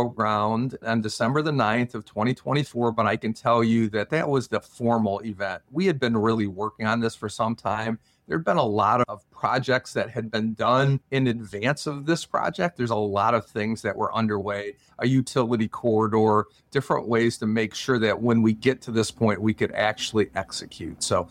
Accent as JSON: {"language": "English", "town": "Detroit", "region": "Michigan", "country": "United States", "said": "As you know, Maureen, I'm from Detroit, and we have something called grit up there."}